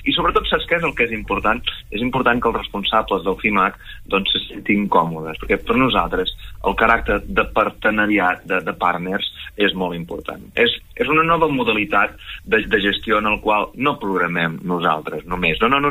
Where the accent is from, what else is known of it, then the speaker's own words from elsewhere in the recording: Verges, Catalonia, Spain; La gent de Verges, jo soc de Verges, o la meva arrel és vergelitana, no?